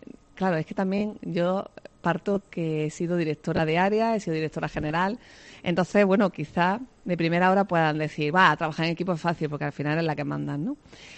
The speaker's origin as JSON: {"language": "Spanish", "town": "Córdoba", "region": "Andalusia", "country": "Spain", "said": "Si ya de por sí yo era una abanderada de mi tierra, ahora Córdoba es mucho más para mí."}